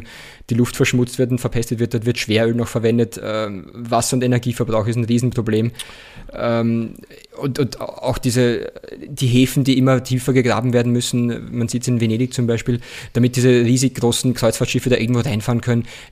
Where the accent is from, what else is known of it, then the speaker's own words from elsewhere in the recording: Mattersburg, Burgenland, Austria; das ist meine Heimatgemeinde Mattersburg